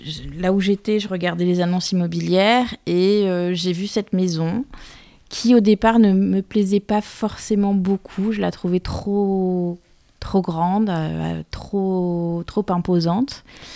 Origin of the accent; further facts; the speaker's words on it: Marseille, Provence-Alpes-Côte d'Azur, France; moi, je suis née à Marseille. J'y ai vécu la moitié de ma vie. Je suis montée à la capitale, comme on dit, pour faire du théâtre.